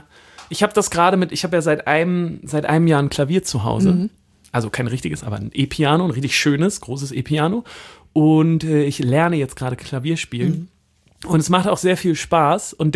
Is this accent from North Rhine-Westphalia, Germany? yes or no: no; Hamburg, Germany; ich als Hamburger